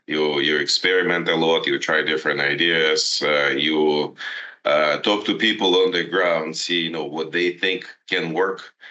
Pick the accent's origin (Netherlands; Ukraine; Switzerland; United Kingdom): Ukraine; moved away as an adult; now in United States; I was born in 1978, many years ago, in the Soviet Union, in the part which is Ukraine now. I was born and raised in Ukraine.